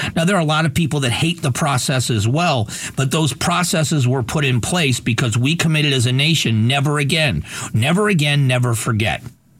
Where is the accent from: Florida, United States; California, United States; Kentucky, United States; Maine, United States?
Florida, United States; now in Arizona, United States; I grew up in Southwest Florida.